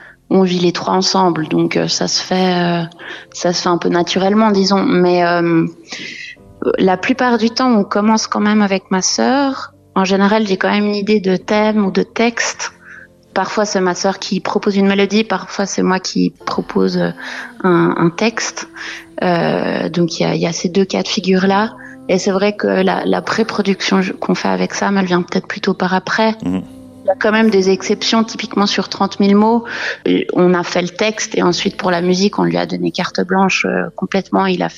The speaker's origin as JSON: {"language": "French", "town": "Lancy", "region": "Geneva", "country": "Switzerland", "tie": "born or raised there", "said": "Et même à Genève, c'est vrai que j'ai grandi à Lancier. Donc, on a quand même la chance d'être pas non plus au cœur de la ville, disons."}